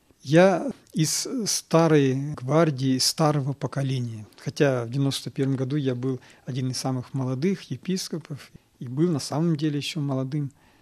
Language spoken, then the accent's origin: Russian; Karaganda, Karaganda Region, Kazakhstan; Я сам родом из Караганды, в Казахстане.